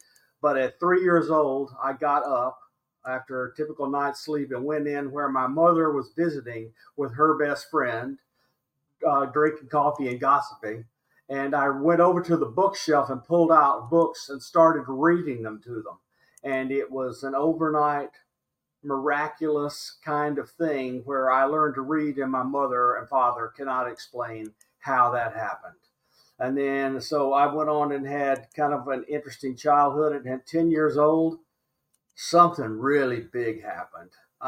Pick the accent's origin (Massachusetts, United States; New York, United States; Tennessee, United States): Tennessee, United States; born there; So I was born in Middle Tennessee, in the southern part of the United States, in 1954.